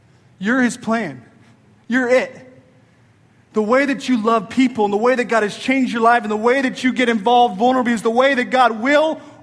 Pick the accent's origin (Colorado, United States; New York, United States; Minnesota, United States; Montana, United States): Montana, United States; When I grew up in Montana, probably the least culturally diverse place in America. We have 1 million people in the whole state